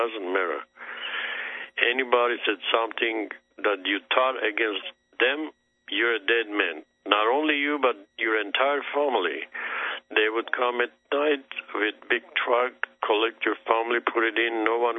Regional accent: Armenia; also born or lived in Canada; now in United States; I was born in Armenia. I'm Armenian by nationality. But I moved to Canada in beginning of 70s, and I moved to States 80s. So I've been here since.

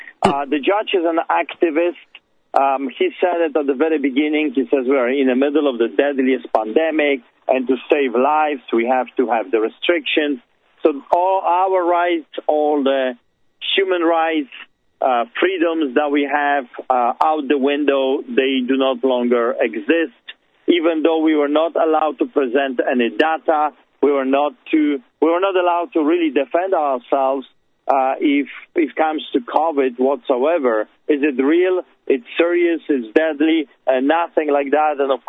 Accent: Poland; now in Canada; Well, I emigrated from Poland. I grew up behind the Iron Curtain, and we were sick and tired of the communism, socialism, fascism that took over our country.

